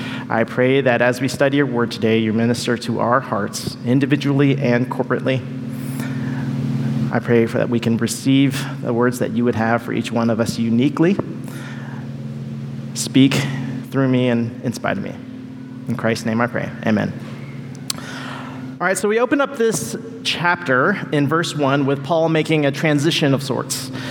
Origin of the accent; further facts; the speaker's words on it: Philippines; I'm excited to preach on Philippians because I'm Filipino.